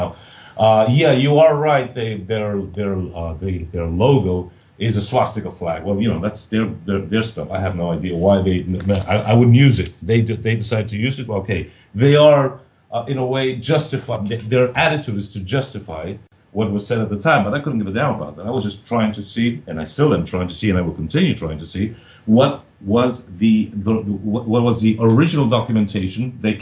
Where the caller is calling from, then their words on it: Argentina; I'm speaking from Argentina. I think your listeners know this and your viewers know this, but I just thought it's a good idea to remind.